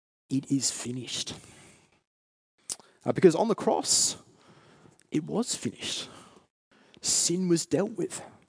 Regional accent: Australia; I was born in Australia. I've lived my whole life here. I love this country

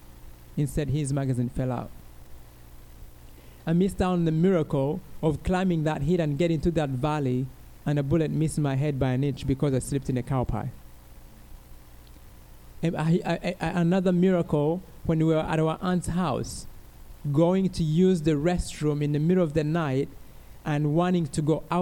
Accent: Rwanda; also born or lived in Minnesota; now in North Carolina, United States; So I came from Rwanda, where I had never seen 55 degrees, anything colder than 55 degrees. And I went to Minnesota. Yeah, Minnesota. Yeah. To this day, I currently live in North Carolina

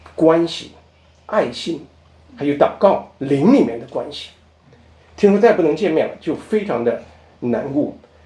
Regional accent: China; now in Canada; 我说我从加拿大来。他说你原来最早从哪里来？我是从中国来，我是中国人。

